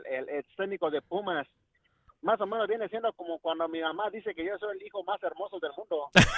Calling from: Chicago, Illinois, United States; de Chicago, muchachos

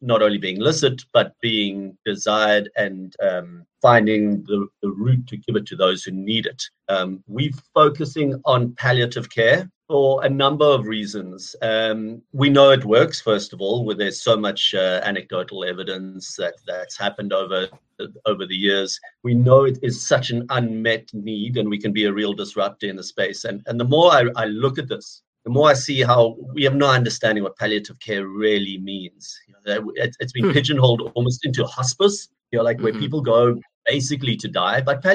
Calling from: Cape Town, Western Cape, South Africa; I'm calling from Cape Town in South Africa.

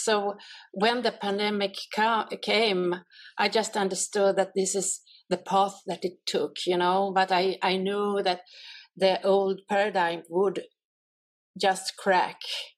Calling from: Sweden; From Sweden.

